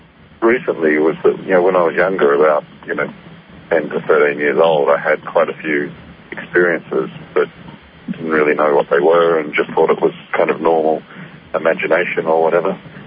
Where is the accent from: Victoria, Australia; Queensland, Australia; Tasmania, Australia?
Tasmania, Australia; also born or lived in Sydney; I was born in Sydney, Australia, and grew up in Tasmania, actually.